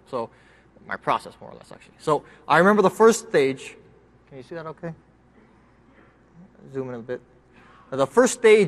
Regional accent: Canada; I'm Canadian, sorry.

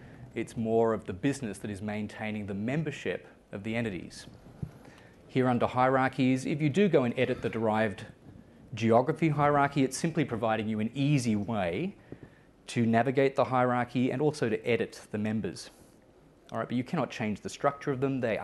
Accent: Victoria, Australia; within my home country of Australia, within my home state of Victoria, we have these members.

